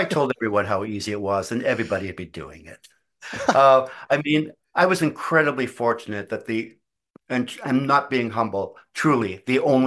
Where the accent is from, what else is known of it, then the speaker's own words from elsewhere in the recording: Canada; sometimes I think they get very insecure about just the wealth of talent in a country that, yes, we were big, but we don't have the population the States has.